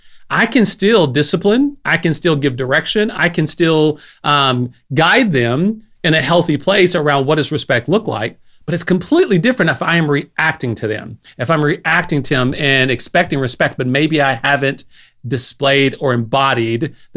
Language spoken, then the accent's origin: English; Hobbs, New Mexico, United States; when we grew up in Hobbs. I don't know if Hobbs, New Mexico was just it